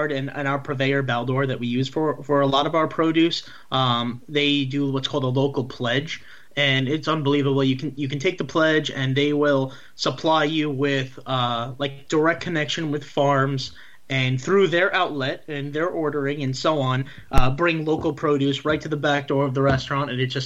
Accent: Farmingdale, New York, United States; So I'm from like the Farmingdale, Massapequa area. Mm-hmm. So it's like Middle Island, a little South Shore.

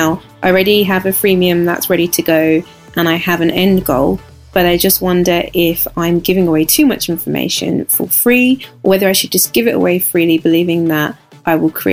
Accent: London, United Kingdom; I'm from London, England, and I'm a student of your Marketing Impact Academy.

